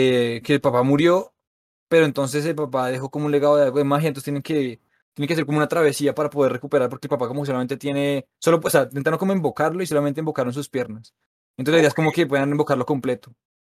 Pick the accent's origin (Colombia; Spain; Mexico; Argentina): Colombia; nosotros que somos de Colombia